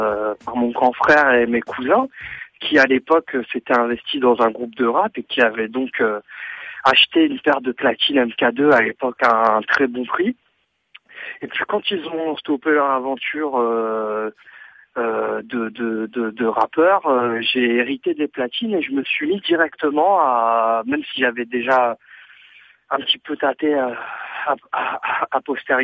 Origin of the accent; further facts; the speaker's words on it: Toulon, Provence-Alpes-Côte d'Azur, France; moved away as an adult; now in Paris, France; dans une radio locale à Toulon, dans ma ville natale. Puis de 2004 à 2007 sur Radio FG à Paris, quand j'ai émigré vers Paris